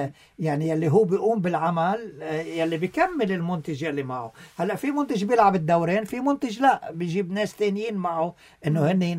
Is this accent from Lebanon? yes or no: yes; Lebanon